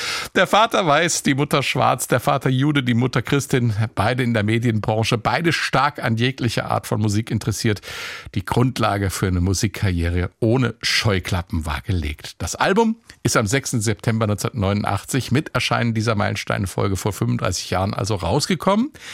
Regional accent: Hesse, Germany; würde man in meiner Heimat Hessen sagen.

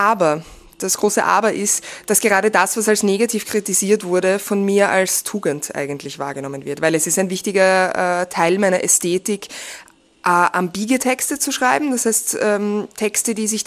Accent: Vienna, Austria; ich komme aus Wien.

